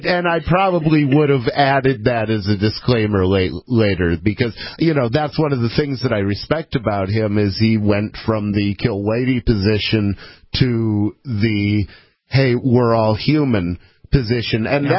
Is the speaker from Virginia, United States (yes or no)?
no; Detroit, Michigan, United States; And I will say, in growing up in Detroit, I heard "get the white boy" more than once.